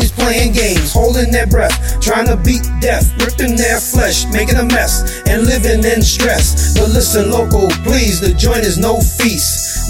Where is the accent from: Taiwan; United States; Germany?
United States; New York City, New York; I grew up in the New York City ghetto site, from the dark to the light, the wrong to the right.